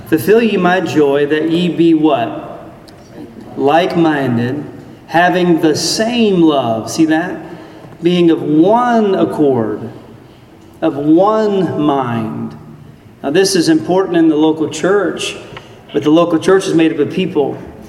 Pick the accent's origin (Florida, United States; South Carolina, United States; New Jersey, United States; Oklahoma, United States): Florida, United States; I'm from South Florida. And we met in college, and I'm a college football fan.